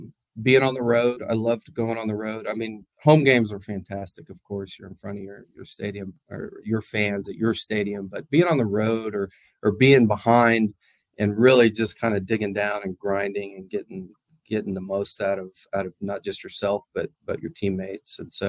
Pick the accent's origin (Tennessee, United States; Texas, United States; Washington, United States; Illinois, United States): Texas, United States; Austin; growing up in Austin, he was also the UT doc